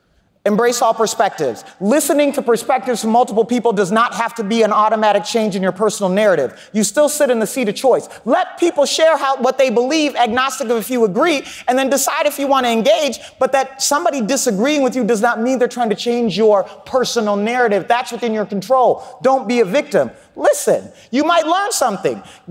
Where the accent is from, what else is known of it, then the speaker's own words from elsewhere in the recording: Kenya; now in United States; So I belong in this room as much as I belong in Kenya.